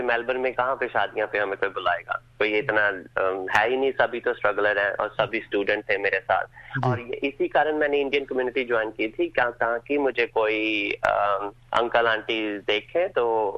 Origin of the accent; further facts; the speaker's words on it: Hoshiarpur, Punjab, India; moved away as an adult; now in Australia; मैं इंडिया से होशियारपुर से हूँ.